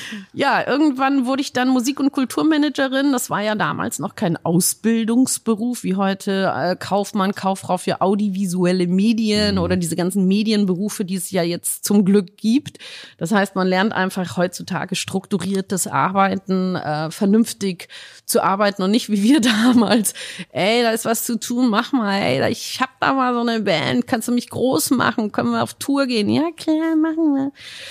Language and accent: German; Munich, Bavaria, Germany; Ich bin ein Münchner Kindl, in München groß geworden.